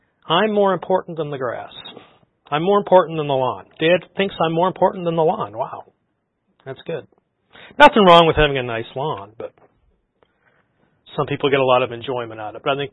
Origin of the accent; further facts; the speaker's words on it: Canada; as a Canadian boy growing up in the late 70s, early 1980s